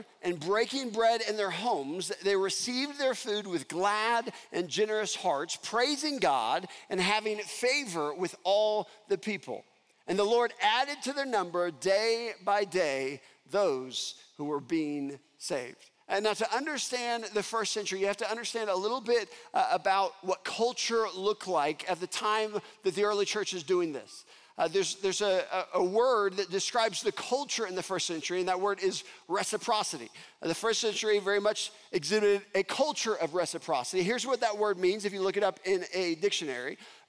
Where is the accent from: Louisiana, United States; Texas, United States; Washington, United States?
Texas, United States; because we were going slow because we're from Texas.